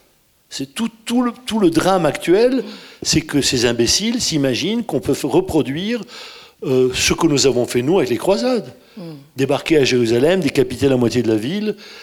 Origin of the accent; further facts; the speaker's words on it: Egypt; moved away; Moi, je suis né dans un pays musulman, j'ai grandi en Égypte.